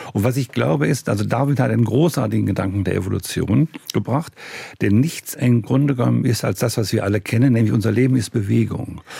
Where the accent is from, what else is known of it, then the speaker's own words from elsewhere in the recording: Wuppertal, North Rhine-Westphalia, Germany; Barmen gehört zu Wuppertal, also ich komme aus Wuppertal, im Stadtteil Barmen.